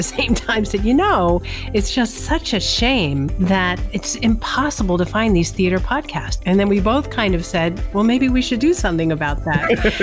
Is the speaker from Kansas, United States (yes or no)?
no; Los Angeles, California, United States; Well, growing up in Los Angeles, I didn't know anybody in theater, nobody.